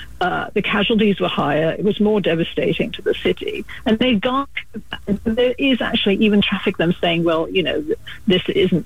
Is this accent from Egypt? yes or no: no; United Kingdom; You know, I'm British, obviously, as you can probably tell from my sort of still there somewhat accent.